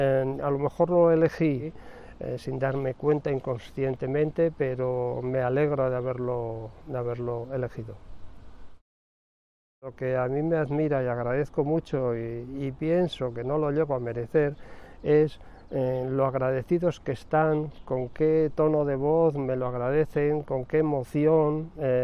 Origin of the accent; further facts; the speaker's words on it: Castile and León, Spain; la fauna que yo había visto en mi pueblo, un pueblo ya desaparecido, lamentablemente, de las tierras altas sorianas.